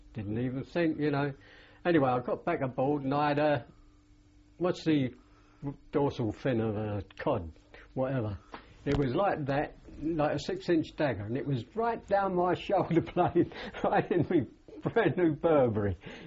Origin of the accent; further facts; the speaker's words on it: West Ham, London, United Kingdom; and I come from West Ham.